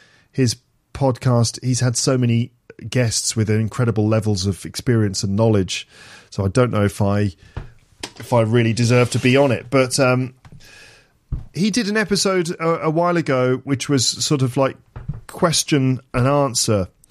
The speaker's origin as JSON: {"language": "English", "region": "England", "country": "United Kingdom", "moved": "yes", "lives_now": "Paris, France", "said": "So obviously I live in France, in Paris, with my wife and my daughter. I'm English. My wife is French. She's from Paris."}